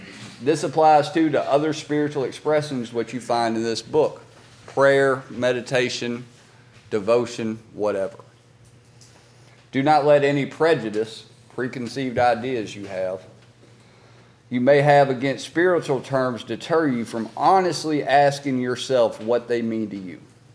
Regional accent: Alabama, United States; Because I grew up in the Bible Belt, and fucking dude, I think Alabama, every 3 miles, there's like 5 churches, legitimately.

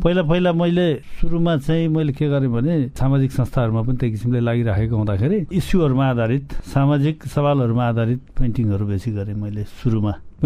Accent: Baglung, Gandaki Province, Nepal; म बागलुङको मान्छे हुँ

